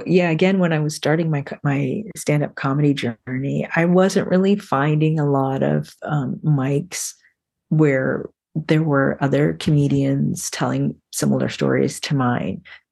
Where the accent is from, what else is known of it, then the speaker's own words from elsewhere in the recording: Toronto, Ontario, Canada; because obviously growing up in Toronto, there was a large, like most of us, a large diaspora that came over here.